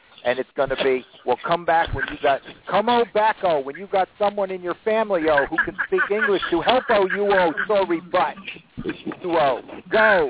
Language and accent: English; Connecticut, United States; I attended a graduation ceremony back in my home state of Connecticut, for a lady who used to work for me.